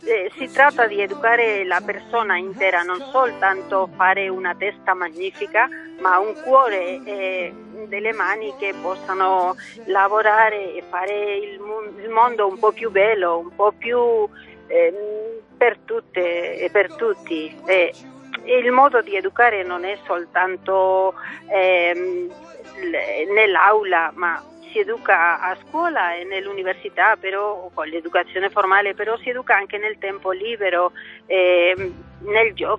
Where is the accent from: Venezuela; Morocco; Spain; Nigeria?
Spain; Italian is a second language; No, sono spagnola, sì.